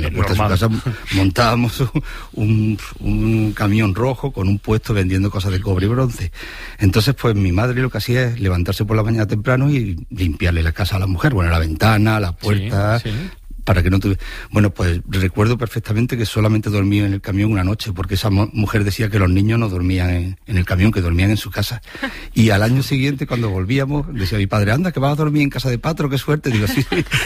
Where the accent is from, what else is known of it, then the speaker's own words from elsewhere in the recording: Lucena, Andalusia, Spain; yo soy de Lucena, un pueblo de Córdoba